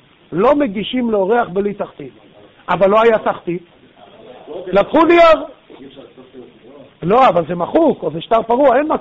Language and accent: Hebrew; Jerusalem, Jerusalem District, Israel; לי יש פה גם קרשים, כי אני גדלתי בירושלים